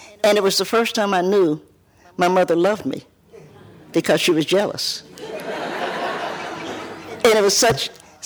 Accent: Knoxville, Tennessee, United States; born there; also born or lived in Cincinnati; I lived in Cincinnati, which I was born in Knoxville, but I lived in Cincinnati.

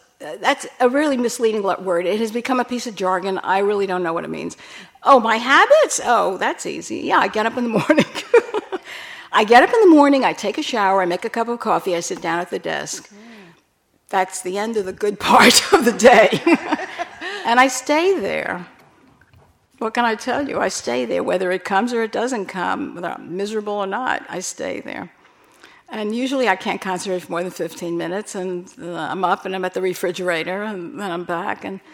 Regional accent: Bronx, New York, United States; people who grew up on Park Avenue don't seem able to make as much hay out of growing up on Park Avenue as we did coming out of working class Bronx

